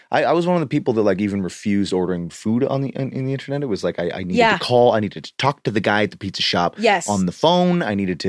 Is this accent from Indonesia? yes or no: no; Canada; I grew up near the Rocky Mountains in Canada